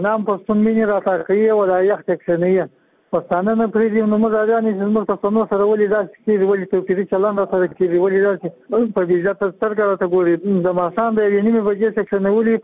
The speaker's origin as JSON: {"language": "Pashto", "region": "Kandahar", "country": "Afghanistan", "said": "زه د کندهار اوسیدونکو یم"}